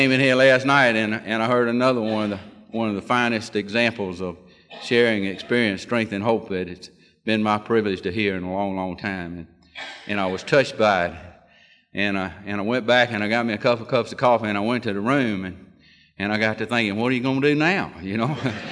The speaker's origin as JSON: {"language": "English", "region": "Georgia", "country": "United States", "tie": "born there", "said": "I was born outside of Columbus, Georgia, in a rural atmosphere."}